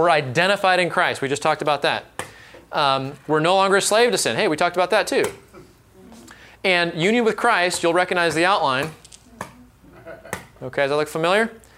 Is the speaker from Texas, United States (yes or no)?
yes; Texas, United States; You know, I'm from Texas. I'm a Dallas Cowboys fan.